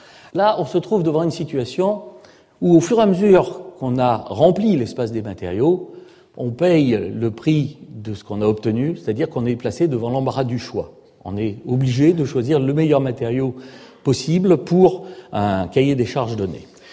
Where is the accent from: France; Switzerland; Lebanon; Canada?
France; Clermont-Ferrand, Auvergne-Rhône-Alpes; born there; la cathédrale de ma ville natale, Clermont-Ferrand